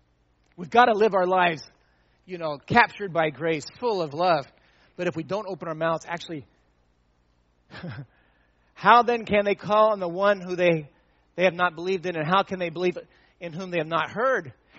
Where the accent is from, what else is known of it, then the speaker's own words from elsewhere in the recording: Indonesia; I grew up in Indonesia and went to Faith Academy.